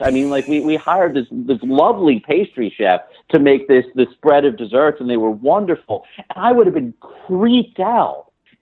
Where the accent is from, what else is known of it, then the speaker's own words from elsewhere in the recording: the South, United States; And I am from the South. Like, barbecue is something we take seriously down there.